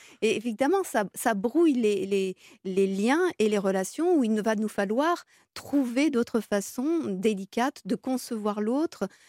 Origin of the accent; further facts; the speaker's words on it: France; Oui, alors surtout qu'on est en France, on est des Latins